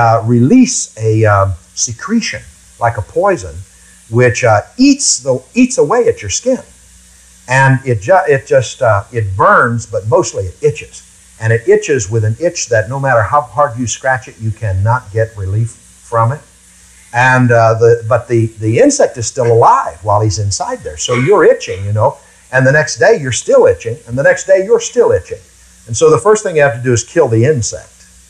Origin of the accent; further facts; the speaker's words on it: Pennsylvania, United States; I came down here from Pennsylvania, and we don't have chiggers up there.